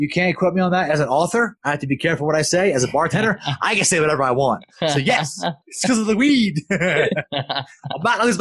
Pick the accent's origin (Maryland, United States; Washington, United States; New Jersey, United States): New Jersey, United States; I speak fast. I'm from Jersey.